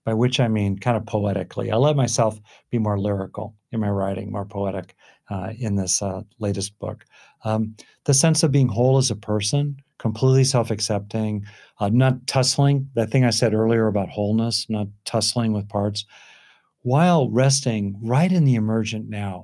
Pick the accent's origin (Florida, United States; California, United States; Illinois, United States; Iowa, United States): California, United States; I grew up in Southern California.